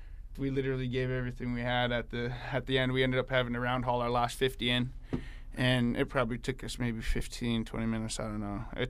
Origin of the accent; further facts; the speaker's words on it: Dillingham, Alaska, United States; I was born and raised here in Dillingham.